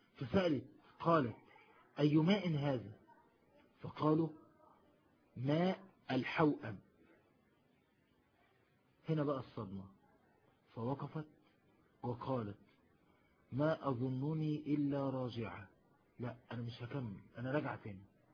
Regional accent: Egypt; انا من مصر

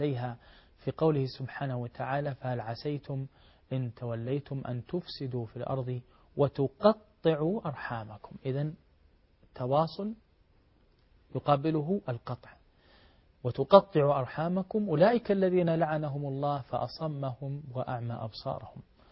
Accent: Saudi Arabia; وعندنا في المملكة العربية السعودية عنيت بتدريب الطلاب والطالبات على مهارة التواصل

